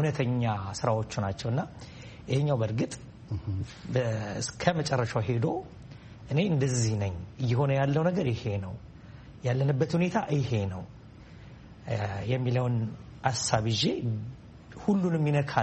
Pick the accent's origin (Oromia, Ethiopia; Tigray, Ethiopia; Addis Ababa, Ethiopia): Addis Ababa, Ethiopia; ተወልጄ ያደግኩት በአዲስ አበባ በተለምዶ ፈረንሳይ ለጋሲዮን አካባቢ በሚባል ቦታ ነው። በኑሮ አንስተኛ ከሚባሉ ቤተሰቦች ነው የተወለድኩት። የወታደር ልጅ ነኝ።